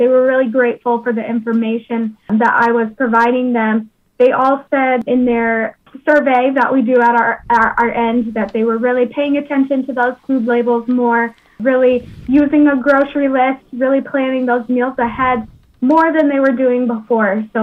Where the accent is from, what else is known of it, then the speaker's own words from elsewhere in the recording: Iowa, United States; I am from Iowa. I'm from Jackson County, so eastern Iowa.